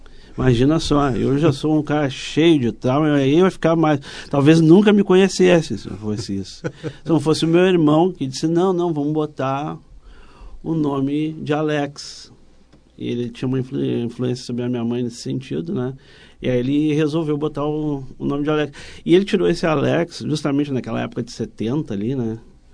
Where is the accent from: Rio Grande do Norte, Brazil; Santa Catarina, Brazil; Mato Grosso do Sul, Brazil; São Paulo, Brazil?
Rio Grande do Norte, Brazil; Natal; born there; eu nasci em Natal, 25 de dezembro.